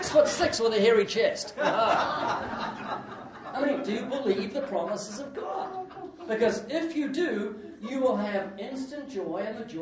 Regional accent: New Zealand; I've got a slight accent, it's because I'm from New Zealand.

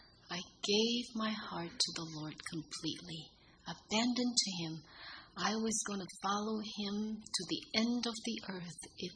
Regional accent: Manila, Metro Manila, Philippines; English is a second language; Growing up in the Philippines, I was just the most selfish, self-centered girl. I was born in Manila, Philippines, the youngest of 10 children.

